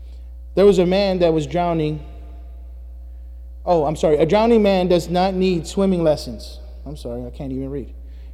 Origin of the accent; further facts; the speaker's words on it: Texas, United States; Because I was from Texas. None of that matters. Because I'm an American.